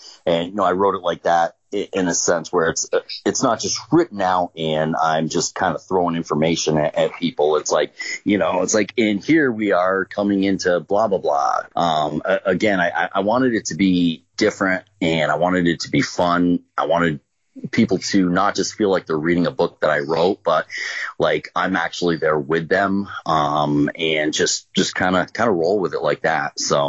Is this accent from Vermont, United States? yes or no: yes; Vermont, United States; now in New York, United States; I'm born in Vermont, born and raised in Vermont, and I live in New York now